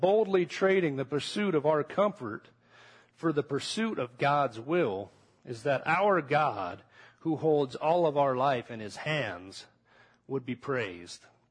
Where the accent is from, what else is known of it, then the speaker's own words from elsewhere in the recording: United States; As an American, I think that's how we live to a large degree.